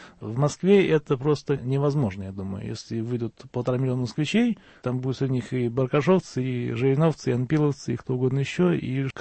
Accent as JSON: {"language": "Russian", "country": "Lebanon", "second_language": "Russian", "lives_now": "Kyiv, Ukraine", "said": "Я сказал, я из Ливана."}